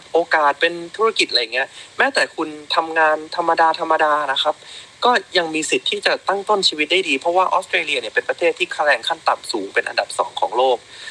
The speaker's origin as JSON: {"language": "Thai", "region": "Bangkok", "country": "Thailand", "tie": "born or raised there", "said": "ผมเกิดและโตอยู่ในกรุงเทพนะครับตลอดชีวิต"}